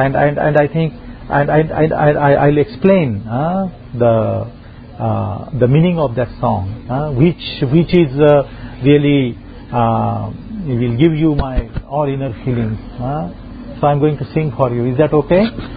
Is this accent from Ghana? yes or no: no; India; though I am coming from India, though my brothers and sisters are here